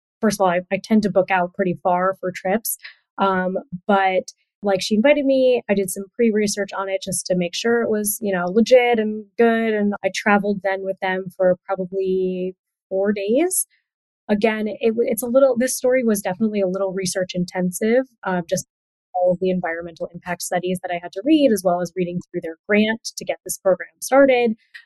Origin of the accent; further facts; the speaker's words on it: New England, United States; now in Portugal; the PR person happened to know that I'm both from New England, so I'm very close originally from the Island Creek team, and currently live in Portugal.